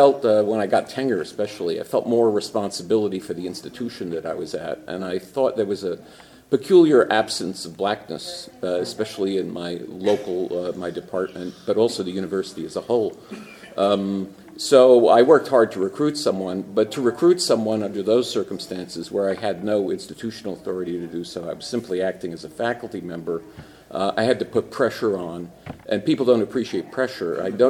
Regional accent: New York City, New York, United States; I come from New York City. I'm a child of working class immigrant parents. They're from Eastern Europe.

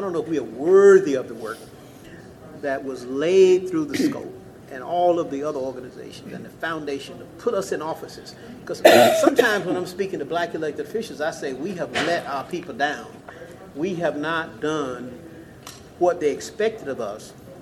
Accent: Georgia, United States; I grew up here in Georgia, and I was one of those young teenagers who just attracted to Jose because of his magnetism and that magic

